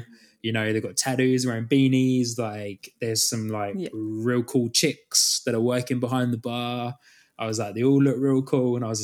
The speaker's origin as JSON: {"language": "English", "country": "United Kingdom", "lives_now": "New Zealand", "said": "I'm not originally from New Zealand. But yeah, so... Really? Yeah, I know, right? How crazy. Yeah, so originally from the UK"}